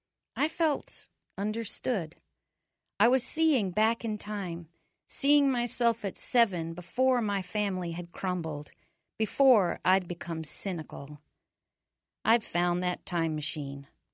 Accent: Wichita Falls, Texas, United States; moved away as an adult; now in San Francisco, United States; pretty much all of my memories of my hometown, Wichita Falls, Texas, were negative. I'd fled Wichita Falls in the 1980s, vowing to never return, and with no family living there anymore, I had no obligation to visit.

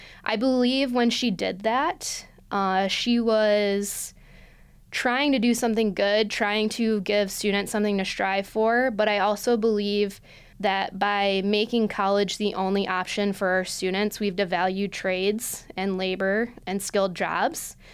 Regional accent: Michigan, United States; also born or lived in Brooklyn, New York; I was born in Brooklyn, New York, and lived there for the first couple years of my life. When my parents divorced, my mom took my brothers and I to Michigan because she had a friend that lived out here.

